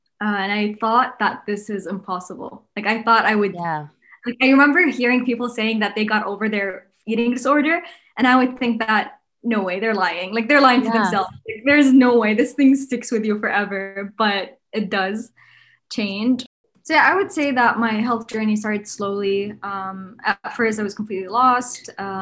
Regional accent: Saudi Arabia; English is a second language; I live in Riyadh. I'm from Saudi.

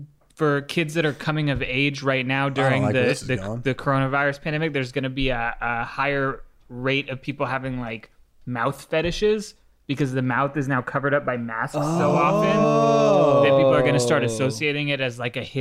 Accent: California, United States; Whereas like, we're both from California.

